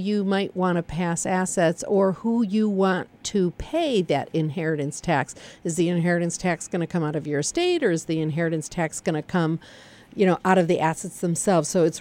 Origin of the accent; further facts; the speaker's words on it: Michigan, United States; Hey, Karen, I'm from Michigan. I was just there for 2 weeks. Love Michigan.